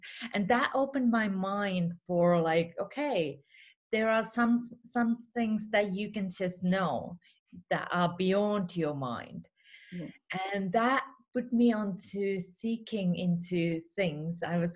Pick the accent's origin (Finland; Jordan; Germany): Finland; also born or lived in United States / Australia / United Kingdom; now in Spain; I'm originally from Finland, currently living in Spain. I have traveled all around the world. I have lived in US, Australia, UK as well.